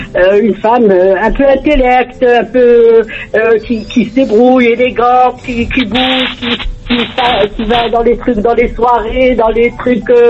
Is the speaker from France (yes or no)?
no; Algeria; On est algérien. On est algérien.